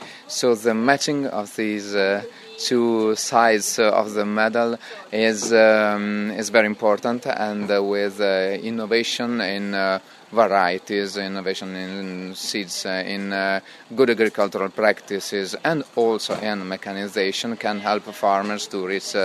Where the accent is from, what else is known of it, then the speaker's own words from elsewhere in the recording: Emilia-Romagna, Italy; English is a second language; I'm from Italy, as you can hear from my pronunciation. I live 60 kilometers from the Adriatic Sea, and it's Emilia-Romagna region.